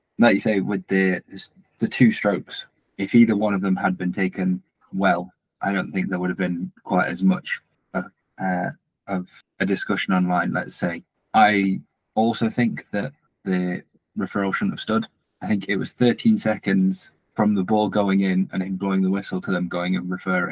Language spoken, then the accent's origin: English; United Kingdom; just because I'm British and so I wanted to see them do well.